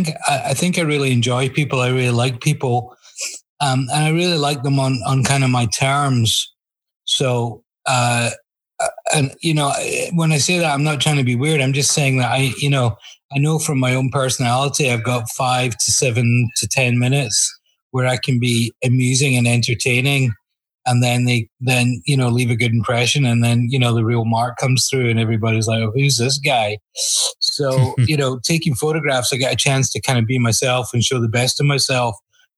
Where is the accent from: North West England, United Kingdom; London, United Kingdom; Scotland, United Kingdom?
Scotland, United Kingdom; Glasgow; I grew up in Glasgow